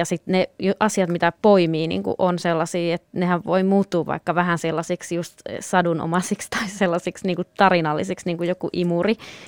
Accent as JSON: {"language": "Finnish", "region": "North Karelia", "country": "Finland", "tie": "born or raised there", "said": "ne juureni ovat Pohjois-Karjalassa, olen kasvanut siellä"}